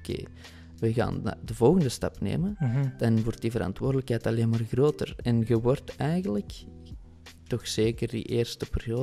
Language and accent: Dutch; Aartselaar, Flanders, Belgium; En dat is in de kerstmarkt van Aartselaar. Dat is in ons thuisdorp.